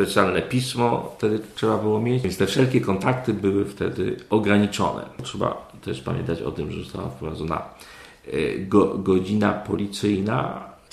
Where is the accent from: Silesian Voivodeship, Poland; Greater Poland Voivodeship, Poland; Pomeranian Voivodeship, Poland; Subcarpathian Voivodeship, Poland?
Greater Poland Voivodeship, Poland; Kalisz; Ja pochodzę z Kalisza, moja siostra mieszkała we Wrocławiu.